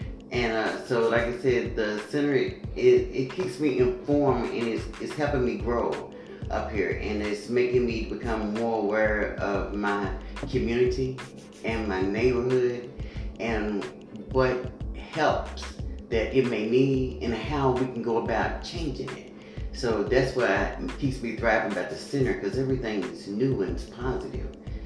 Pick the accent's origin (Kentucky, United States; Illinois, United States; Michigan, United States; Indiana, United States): Kentucky, United States; Louisville; now in Covington, United States; Louisville, Kentucky.